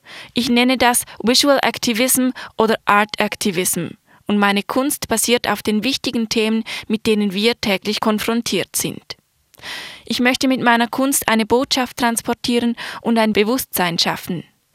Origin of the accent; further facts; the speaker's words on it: South Africa; German is a second language; Ich bin in Südafrika geboren und aufgewachsen und arbeite auch heute noch dort.